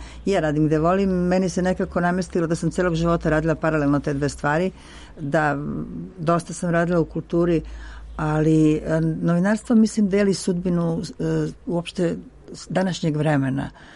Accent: Serbia

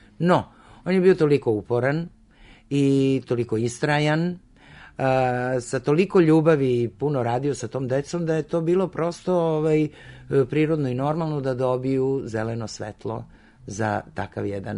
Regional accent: Kikinda, Vojvodina, Serbia; also born or lived in Belgrade; sam odrasla u Kikindi i Kikinda prosto je jedan ozbiljan deo mog života i moje ljubavi koju imam za taj grad. Iz Kikinde sam krenula u svet umetnosti, u svet pozorišta, teatra

